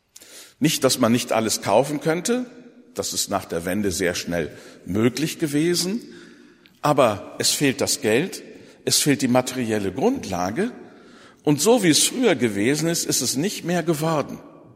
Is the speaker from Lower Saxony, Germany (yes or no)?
yes; Lower Saxony, Germany; Ich muss da als Ostfriese immer an meine Heimatleute denken